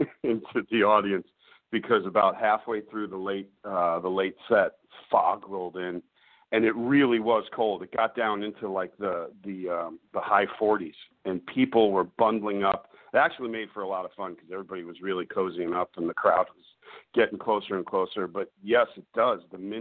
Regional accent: New York, United States; we had you guys know I'm from New York, and we did our Beach Cities ball drop, just like in Times Square

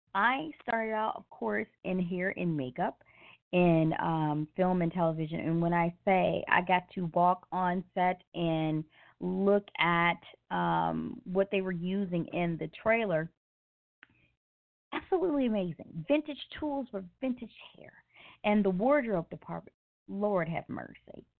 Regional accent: Memphis, Tennessee, United States; now in Los Angeles, United States; And I'm here in LA from my hometown, Memphis, Tennessee.

